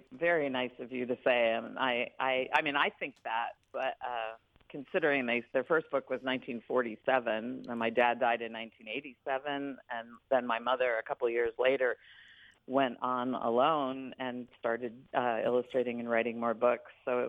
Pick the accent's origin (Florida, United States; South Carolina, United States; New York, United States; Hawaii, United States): New York, United States; now in San Clemente, United States; moved from the farm that I grew up on in Dutchess County, New York, about 90 miles north of New York City.